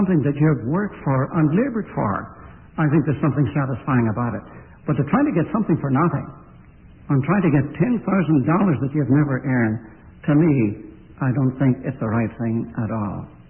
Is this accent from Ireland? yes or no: yes; Ireland; I, being an Irishman, I have a fiery temper.